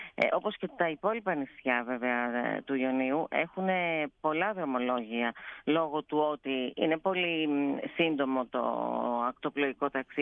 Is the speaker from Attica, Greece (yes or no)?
no; Argostoli, Ionian Islands, Greece; Αργοστόλη από εδώ είναι και η καταγωγή μου, από το Αργοστόλη.